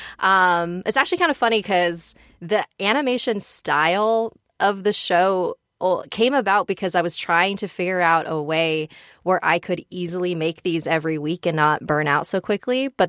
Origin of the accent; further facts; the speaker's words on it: United States; I am a Filipino-American woman, and the lack of Filipino-American representation in our media is very, you know, clear to me.